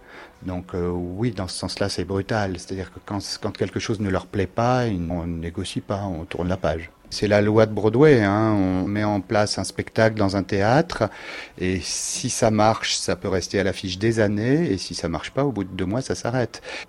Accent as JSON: {"language": "French", "country": "France", "accent": "French", "said": "avec mon accent français qui a l'air d'avoir un certain charme."}